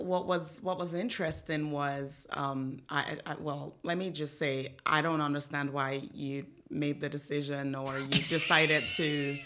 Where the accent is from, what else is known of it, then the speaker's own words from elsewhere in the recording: Nigeria; I've avoided because growing up in Nigeria, that was such a big part of some of the things that we faced.